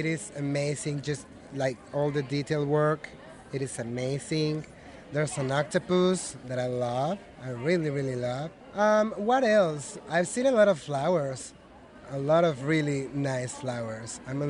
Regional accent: Mexico City, Mexico; Well, you know, I'm from Mexico City, and I have my studio there

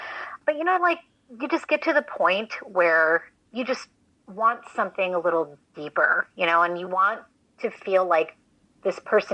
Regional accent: Minnesota, United States; I wanted them to be based in my home state because a large part of my first novel does take place in Minnesota.

